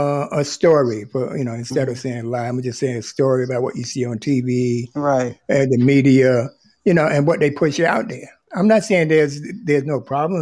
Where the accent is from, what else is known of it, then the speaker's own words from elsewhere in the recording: North Carolina, United States; Anybody ask me, where are you from? I'm from North Carolina. Where are your roots?